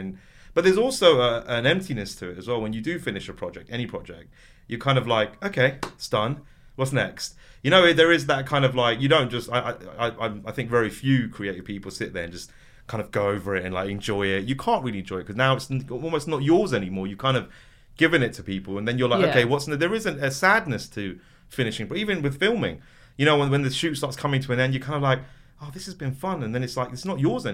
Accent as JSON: {"language": "English", "country": "United Kingdom", "said": "I'm British, but I'm not really British. I'm Pakistani, but I'm not really Pakistani. I'm like Muslim, but am I really Muslim?"}